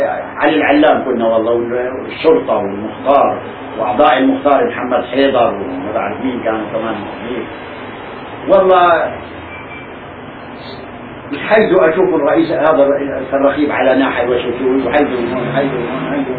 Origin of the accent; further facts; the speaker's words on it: Palestine; لما شاف الوضع كيف واحنا فلسطينيين